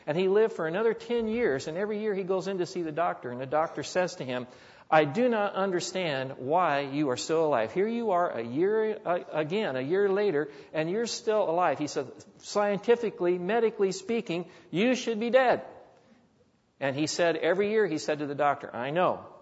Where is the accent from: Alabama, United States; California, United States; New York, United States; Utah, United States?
California, United States; born there; I was born in California, but my parents are from the Midwest.